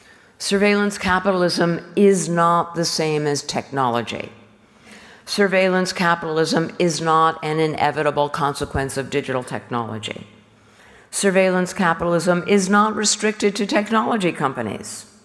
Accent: United States; I'm an American, what can I say?

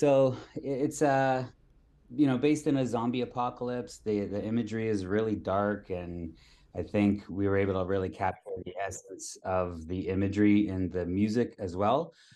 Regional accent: St. Thomas, Ontario, Canada; I'm from Toronto. I grew up in a small town called St. Thomas, Ontario. Bit of an industrial kind of, it's a railroad town, and then, you know, a lot of industry there, but not much for a young guy to do besides work in the factory.

